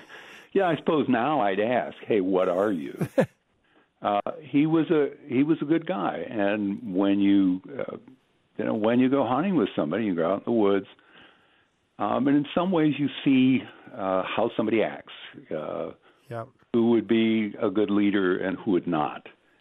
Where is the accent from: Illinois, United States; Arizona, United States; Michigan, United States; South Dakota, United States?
Michigan, United States; And I grew up outside of Detroit